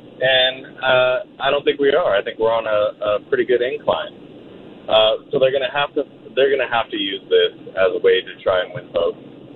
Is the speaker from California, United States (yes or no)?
yes; Sacramento, California, United States; I'm 26. I was born and raised in Sacramento.